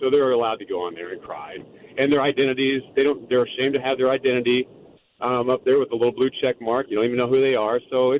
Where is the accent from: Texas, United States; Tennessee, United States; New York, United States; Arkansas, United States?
Texas, United States; I grew up in Texas, and, you know, when I was younger, my dad did that with me when I was 5 years old.